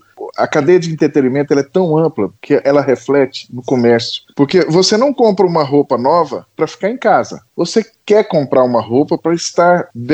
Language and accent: Portuguese; Itaúna, Minas Gerais, Brazil; born there; Nasci em Itaúna